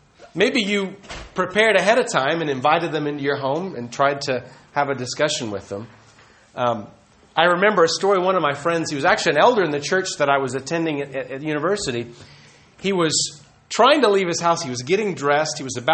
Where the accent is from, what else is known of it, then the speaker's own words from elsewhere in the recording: United States; now in Italy; I'm a believer from the States who've come to Italy to evangelize.